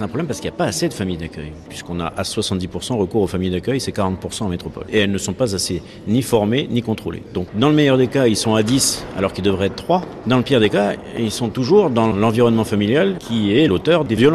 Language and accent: French; New Caledonia; Je viens de la Nouvelle-Calédonie